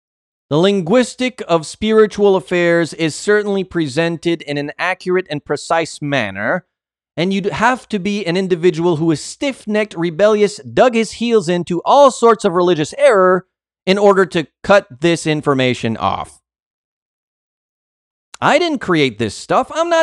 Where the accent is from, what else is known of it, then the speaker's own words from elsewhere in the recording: Canada; Man, it's hard to get that blood out of my soul. Born and raised in Canada, and so here I am.